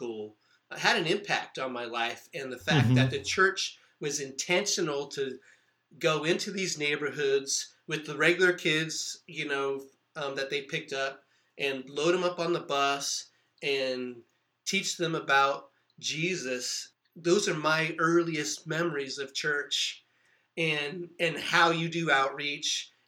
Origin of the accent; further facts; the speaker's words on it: San Diego, California, United States; When I was a kid, I grew up in San Diego, East San Diego